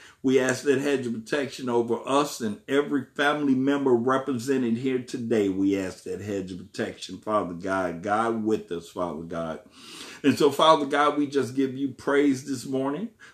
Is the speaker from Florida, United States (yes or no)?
no; Chicago, Illinois, United States; from over there in Chicago, in Illinois, my hometown.